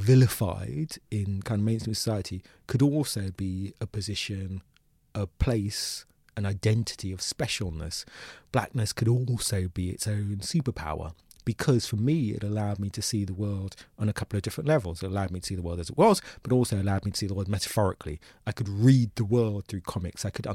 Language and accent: English; United Kingdom; I was born in Britain, end of the 60s. I grew up in the 70s in Britain. My parents come from Ghana.